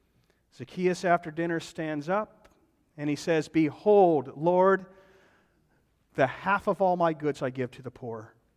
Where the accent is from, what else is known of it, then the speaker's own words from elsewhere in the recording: Pittsburgh, Pennsylvania, United States; I always think of a situation involving my brother when we were growing up. Growing up outside of Pittsburgh, every Saturday night during the winter was bowling night for our family.